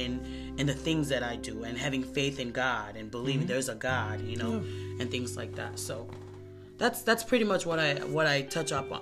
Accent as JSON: {"language": "English", "country": "Tonga", "tie": "born or raised there", "also_born_or_lived": "Compton, California, United States", "said": "I grew up in Tonga, the island of Tonga, and I was born out here in Compton, California."}